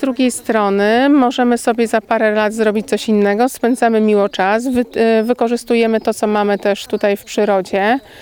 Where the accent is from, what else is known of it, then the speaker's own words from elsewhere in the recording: Masovian Voivodeship, Poland; Ja pochodzę z Mazowsza.